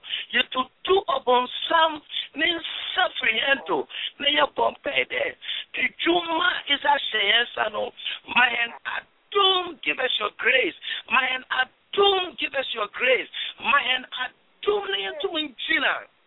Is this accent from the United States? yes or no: no; Ghana; I'm from Ghana in West Africa, and I'm going to pray in one of my local dialects. And that is the Fante language. It's a Fante dialect.